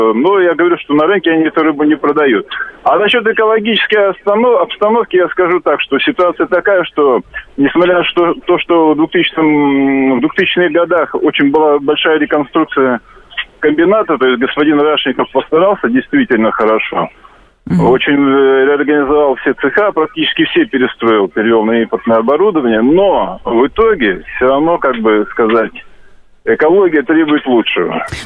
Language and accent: Russian; Magnitogorsk, Chelyabinsk Oblast, Russia; born there; Я родился в Магнитогорске.